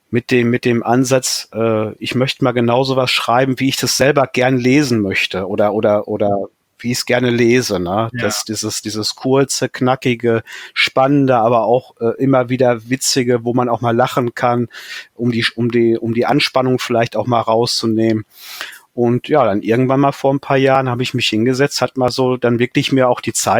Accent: Germany; Ja, das ist Deutschland und meine Heimat

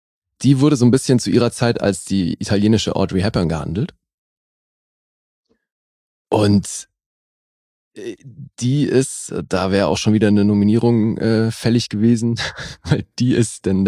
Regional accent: Berlin, Germany; born there; im Wedding geboren.

